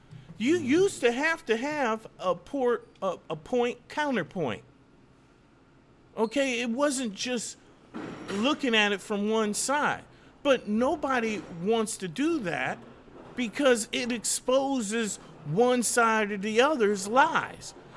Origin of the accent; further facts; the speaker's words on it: Missouri, United States; I come from Missouri, and it's the show me state.